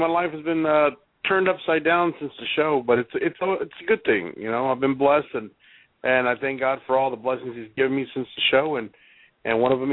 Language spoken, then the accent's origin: English; Uvalde, Texas, United States; my Hispanic culture, my family, my hometown of Uvalde, New Braunfels, all those people that saw me grow and helped me become the guy I am today.